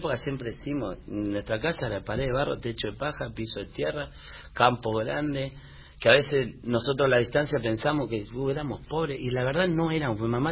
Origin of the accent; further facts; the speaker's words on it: Las Palmas, Chaco, Argentina; Bah, yo digo mi pueblo porque somos... está declarada la primera luz eléctrica de Sudamérica, el primer tren de Argentina, Las Palmas, Chaco.